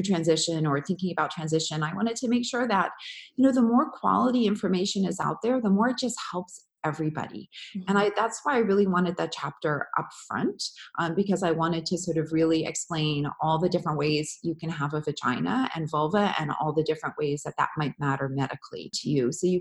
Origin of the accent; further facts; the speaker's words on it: Canada; now in San Francisco, United States; I'm based in San Francisco, okay. But I'm from Canada. I go back a lot.